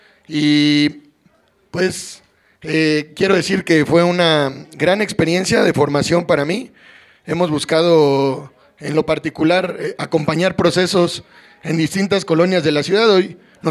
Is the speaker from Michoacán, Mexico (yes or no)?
no; Álvaro Obregón, Mexico City, Mexico; yo soy de Álvaro Obregón, allá por la prepa 8.